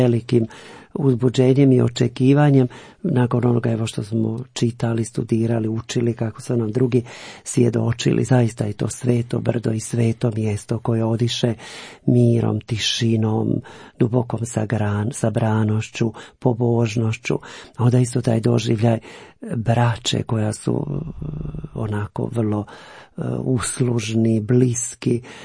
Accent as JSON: {"language": "Croatian", "town": "Cernik", "region": "Brod-Posavina County", "country": "Croatia", "tie": "born or raised there", "also_born_or_lived": "Nova Gradiška", "said": "Sam rođen u Novoj Gradiški, a odrastao sam u Cerniku gdje je veliki franjevački samostan"}